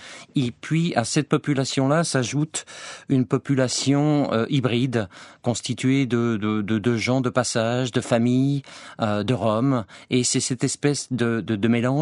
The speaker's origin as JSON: {"language": "French", "region": "Geneva", "country": "Switzerland", "tie": "born there", "said": "Habitant à l'époque à Zurich, je me suis dit qu'il serait plus facile de travailler à Genève, ma ville natale"}